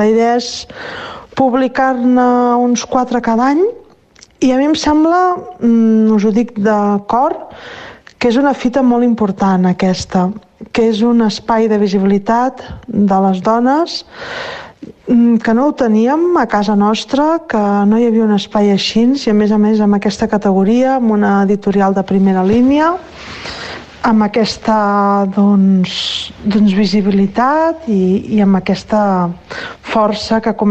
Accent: Sabadell, Catalonia, Spain; que sóc de Sabadell i que això ho portem a la pell

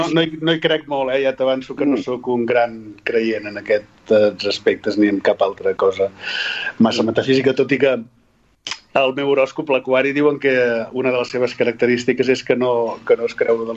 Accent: Sabadell, Catalonia, Spain; also born or lived in Barcelona; I efectivament no vaig néixer a Sabadell, els meus pares em van tenir a Barcelona, però va ser una circumstància molt puntual perquè de seguida vam venir a viure aquí.

